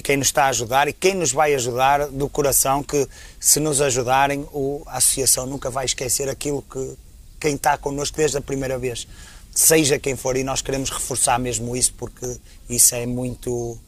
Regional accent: Barcelos, Braga, Portugal; eu como barcelense sinto-me orgulhoso em criar este projeto

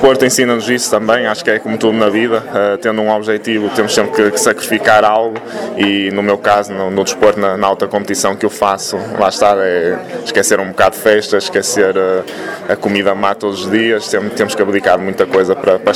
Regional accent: Vila do Conde, Porto, Portugal; Sim, no Rio Ave, em Vila do Conde, é a minha terra natal, a cidade que eu amo.

